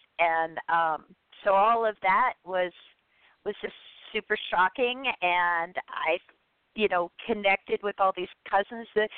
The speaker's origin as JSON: {"language": "English", "country": "Ireland", "said": "Right? I'm Irish."}